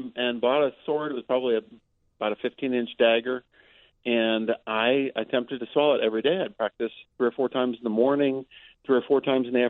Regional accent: Michigan City, Indiana, United States; as a little kid growing up in Michigan City, I had really extreme fears, low self-esteem, inferiority complex.

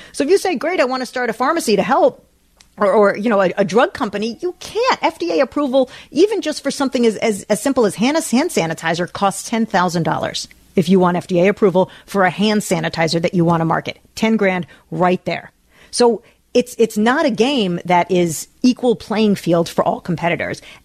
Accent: New Jersey, United States; We grew up in New Jersey.

